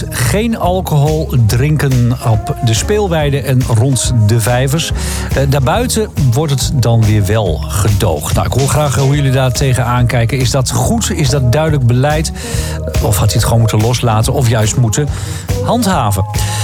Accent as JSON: {"language": "Dutch", "country": "Netherlands", "said": "Aan de andere kant zijn we natuurlijk als Nederlanders sinds jaar en dag het ultieme fietsland. En kunnen we in Nederland bij wijze van spreken eerder fietsen dan lopen."}